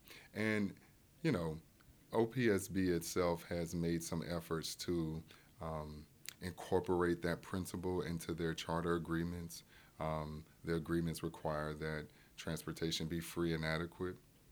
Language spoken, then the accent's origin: English; Pascagoula, Mississippi, United States; the yellow school bus would say, I'm from Pascagoula, Mississippi.